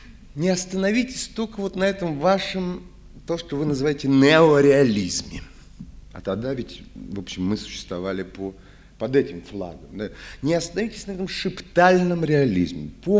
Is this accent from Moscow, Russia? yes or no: no; Saint Petersburg, Russia; я ленинградец, не москвич, может быть, москвичи видели гораздо больше, но я вырастал, так сказать, в Ленинграде